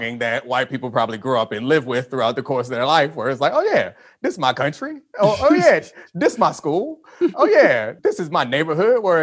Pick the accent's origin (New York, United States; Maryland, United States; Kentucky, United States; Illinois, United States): Maryland, United States; Baltimore; growing up in Baltimore, I really liked club music when I was growing up.